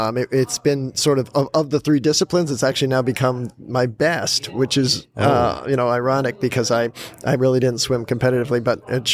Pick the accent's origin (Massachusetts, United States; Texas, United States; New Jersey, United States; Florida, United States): Massachusetts, United States; I grew up outside of Boston and I never got to, and I always aspired to run Boston, but my marathon was in Alabama.